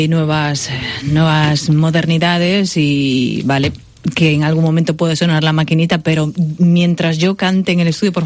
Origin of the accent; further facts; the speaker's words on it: Galicia, Spain; yo soy gallega, pero estoy muy influenciada por Portugal, porque soy media portuguesa. Soy de muy cerquita del margen de Portugal